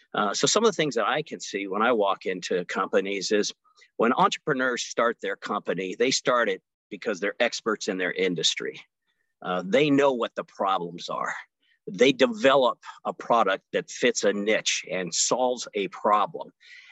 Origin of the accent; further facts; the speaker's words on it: Omaha, Nebraska, United States; And I started looking around Omaha, Nebraska, my hometown. I born and raised here.